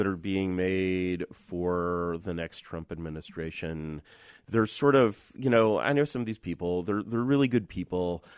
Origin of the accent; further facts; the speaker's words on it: Berkeley, California, United States; I'm sorry, I'm from Berkeley. I have to say fake and lame.